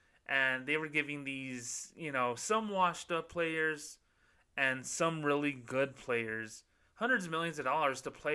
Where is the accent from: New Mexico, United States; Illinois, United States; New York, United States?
New Mexico, United States; Las Cruces; my hometown of Las Cruces, New Mexico.